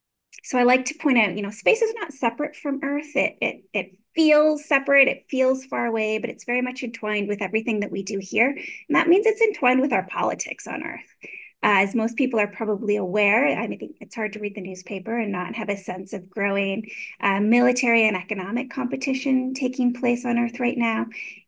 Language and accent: English; Canada; I don't specialize in Canada, but I am Canadian